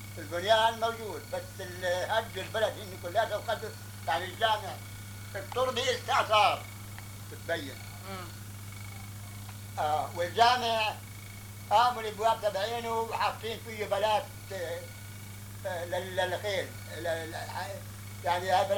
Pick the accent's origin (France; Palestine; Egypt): Palestine; now in Lebanon; ولما طلعنا احنا من فلسطين بس احنا كانت البلاد بلادنا عنا كانت والله عامري